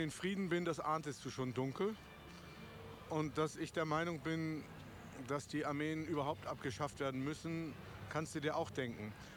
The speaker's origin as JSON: {"language": "German", "country": "Germany", "tie": "born there", "said": "ich bin in der Hitlerzeit in Deutschland geboren"}